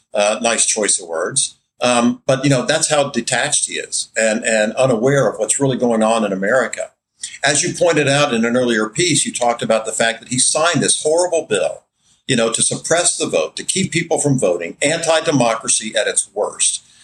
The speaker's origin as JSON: {"language": "English", "town": "St. Petersburg", "region": "Florida", "country": "United States", "tie": "born or raised there", "said": "I announced on Tuesday in my hometown of St. Petersburg."}